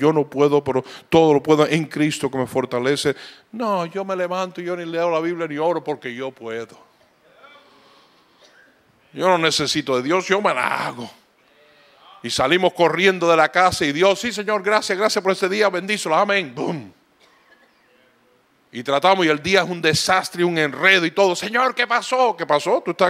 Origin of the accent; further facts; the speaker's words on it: Joliet, Illinois, United States; Yo me crié en Joliet, Illinois, un suburbio de Chicago. Fui a Hammond, toda esa área, viví 18 años. Yo he vivido años en esa área.